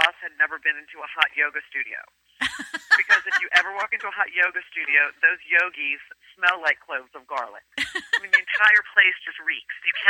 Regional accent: United States; just because we're growing up in America. They wanted to make sure that we spoke the language, that we knew where we were from, that we still had a connection with Greece.

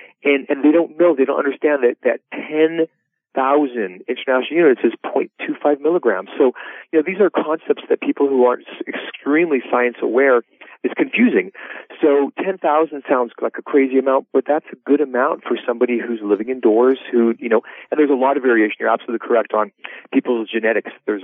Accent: Canada; now in United States; You know, I'm a Canadian, and every immigrant likes to have the word American in their company.

